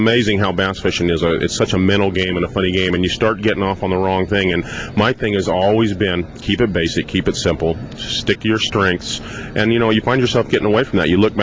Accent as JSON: {"language": "English", "region": "California", "country": "United States", "tie": "born or raised there", "said": "I grew up on the Delta, so I fished the Delta all my life."}